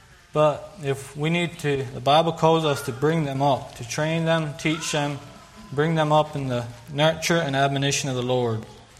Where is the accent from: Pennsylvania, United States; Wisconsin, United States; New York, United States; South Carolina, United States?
Pennsylvania, United States; born there; So I was born, and … My wife is Sarah, and we have two children. I was born in Lancaster County, Pennsylvania. I have five brothers and five sisters.